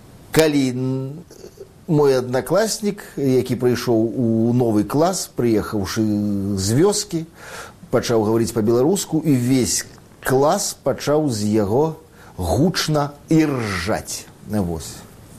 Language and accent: Belarusian; East Kazakhstan Region, Kazakhstan; also born or lived in Russia; я-то нарадзіўся ў Расіі, але пачаў сябе памятаць ужо ва ўсходнім Казахстане. Гарады мяняліся пастаянна.